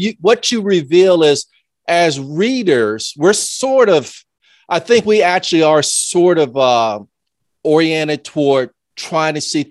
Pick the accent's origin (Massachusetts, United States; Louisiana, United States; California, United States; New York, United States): Louisiana, United States; New Orleans; when I grew up in New Orleans, we're in the Black community all around us